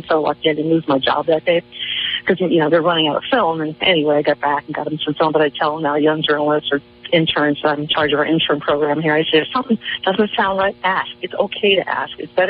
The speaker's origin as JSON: {"language": "English", "town": "Washington", "region": "District of Columbia", "country": "United States", "tie": "born or raised there", "said": "I grew up in Washington, D.C., where I was kind of interested in politics and news, and I moved out to Minnesota"}